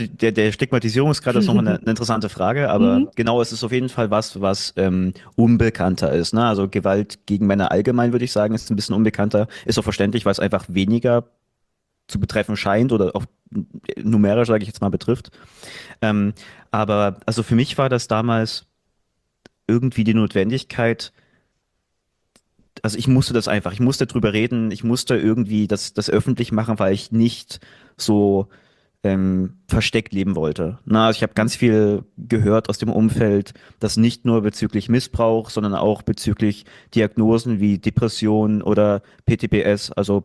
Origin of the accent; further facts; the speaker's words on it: Germany; now in Dresden, Germany; Ich komme aus, ja, ich sage jetzt mittlerweile Dresden, aber ich bin natürlich auf dem Land irgendwo geboren und groß geworden. Eine Kleinstadt zumindest. Und bin zum Studieren hergezogen nach Dresden, wohne mittlerweile seit 6 Jahren ungefähr hier in Dresden